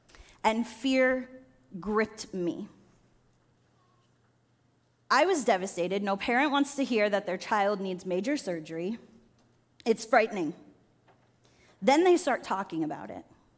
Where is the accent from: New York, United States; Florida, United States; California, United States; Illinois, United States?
Florida, United States; Growing up in Florida in 2004, we had Hurricane Charley.